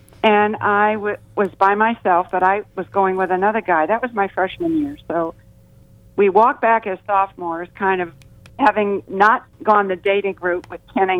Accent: St. Louis, Missouri, United States; I was from St. Louis.

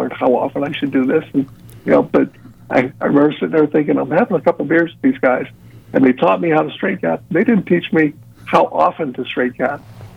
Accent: Pennsylvania, United States; I'm from Pennsylvania, so they shipped me the whole way down to a really high-end spinal cord rehab center

